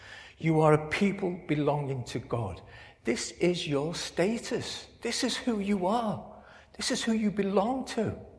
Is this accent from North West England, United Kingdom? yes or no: yes; Liverpool, North West England, United Kingdom; born there; But I was born in Liverpool with the White Ways, that's me.